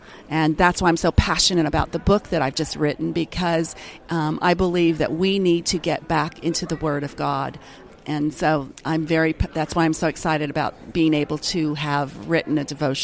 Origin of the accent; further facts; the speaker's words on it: Las Vegas, Nevada, United States; Well, Rose, I grew up in Las Vegas, Nevada. Sin City is what some people call it.